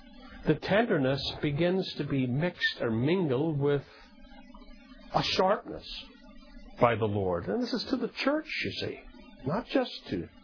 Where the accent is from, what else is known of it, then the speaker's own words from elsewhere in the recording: Ireland; I remember growing up in Ireland